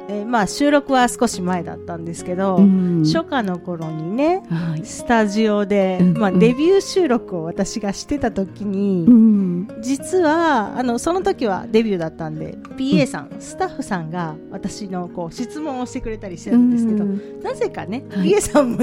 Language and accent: Japanese; Mie, Japan; あの私地元三重なんですが